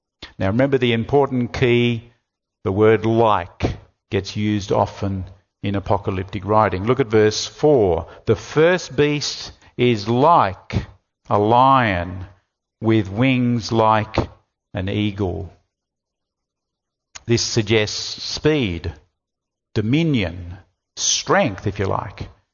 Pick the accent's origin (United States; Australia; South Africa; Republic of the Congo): Australia; Gold Coast, Queensland; I grew up on the Gold Coast.